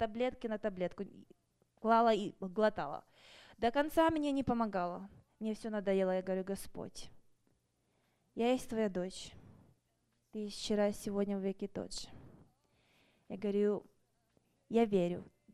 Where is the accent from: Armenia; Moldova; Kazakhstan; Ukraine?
Ukraine; now in United States; мне очень страдала еще там, где я с Украины, я очень страдала аллергией